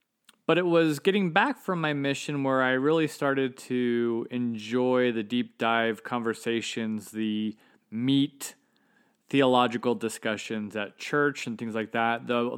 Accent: California, United States; also born or lived in St. George, Utah; In the early years, ages 4 to around 11, I grew up in Southern California.

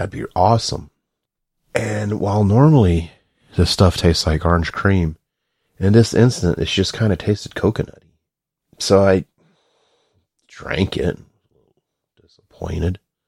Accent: the South, United States; I'm from the South. And that's my excuse. But I'm just, sometimes I have I've called my cat a cot before.

